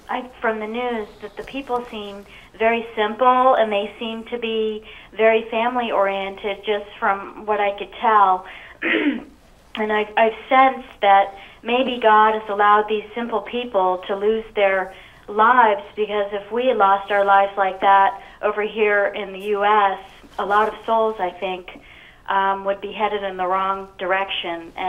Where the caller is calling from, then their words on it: Virginia, United States; I'm from Virginia.